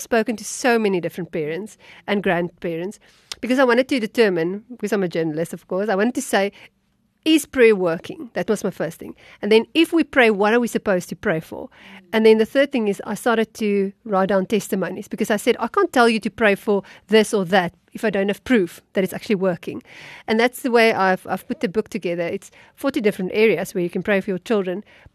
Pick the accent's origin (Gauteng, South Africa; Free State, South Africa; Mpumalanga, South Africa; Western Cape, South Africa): Free State, South Africa; So maybe I should start with a little bit of background. I grew up in the Free State